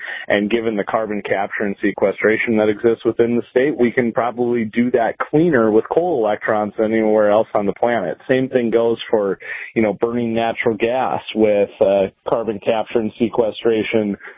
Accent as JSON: {"language": "English", "region": "North Dakota", "country": "United States", "said": "hey, I'm from North Dakota. We've got a federal dam as well"}